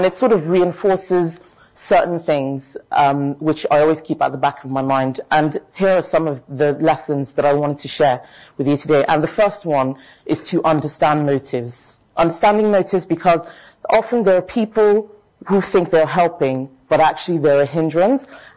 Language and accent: English; Nigeria; So I, being Nigerian, my instinct, immediately she did that, I chased after her.